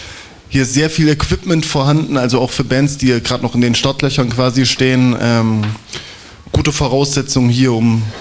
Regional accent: Erfurt, Thuringia, Germany; Ich komme ja nicht hier jetzt vom Herrenberg quasi, ich komme quasi aus der Leipziger Platz da, die Gegend.

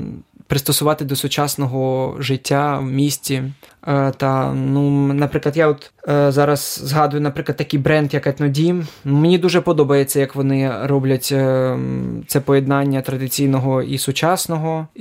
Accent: Chernihiv, Chernihiv Oblast, Ukraine; German is a second language; moved away as an adult; diese traditionelle Vishivanka habe ich aus meiner Heimatstadt Chernihiv mitgenommen, als diese Stadt im März 2022 belagert war.

